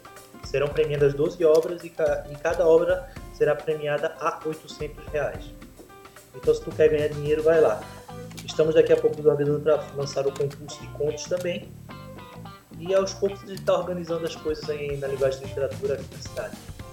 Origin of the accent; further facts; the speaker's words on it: Pernambuco, Brazil; accent: Pernambuco; now in São Paulo, Brazil; sou de Pernambuco, como meu sotaque já meio que tá me denunciando. Moro há 5 anos em São Paulo. Não perdi meu sotaque, graças ao meu bom Deus. Sou formado em História pela Federal de Pernambuco.